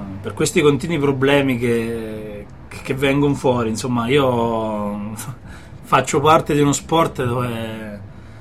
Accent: Terni, Umbria, Italy; now in Perugia, Italy; Io sono di Terni, spero che questo non crei problemi

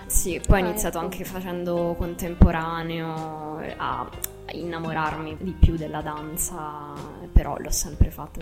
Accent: Abruzzo, Italy; io sono abruzzese, ho iniziato in una scuola di danza di Chieti

